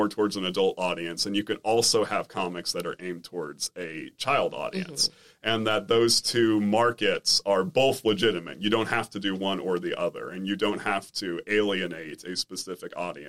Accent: England, United Kingdom; because as an English person, numbers are not my thing.

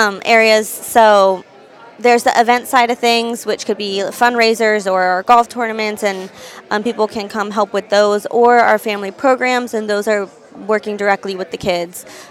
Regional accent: Maryland, United States; I didn't, but I am from Maryland, but more so Howard County.

